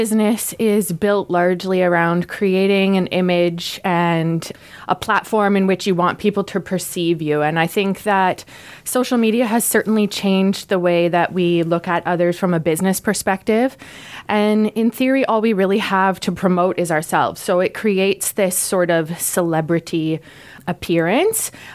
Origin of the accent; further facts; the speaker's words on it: Garden Hill, Ontario, Canada; now in Camborne, Canada; So I grew up in Garden Hill. I went to school in Coburg High School, St. Mary's High School